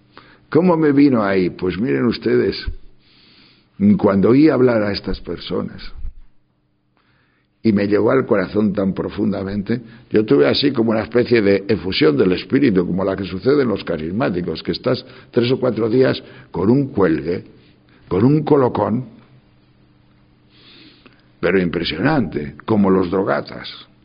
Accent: Castile and León, Spain; que mi pueblo es de León, pero claro, yo estoy en un León que baja inmediatamente a Covadonga

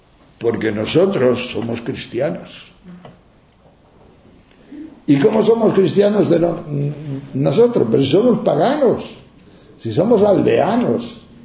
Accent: Tejerina, Castile and León, Spain; Nosotros, yo vengo de Tejerina.

